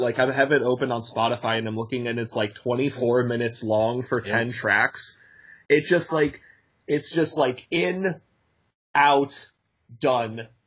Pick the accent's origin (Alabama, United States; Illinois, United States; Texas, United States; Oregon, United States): Illinois, United States; Chicago; Like, I'm from Chicago originally